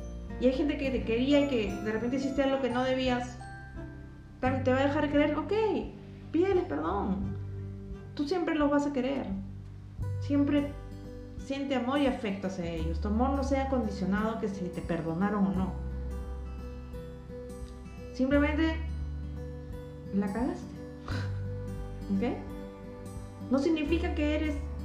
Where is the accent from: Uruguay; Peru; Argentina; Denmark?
Peru; born there; Nací en Perú, ahora voy a México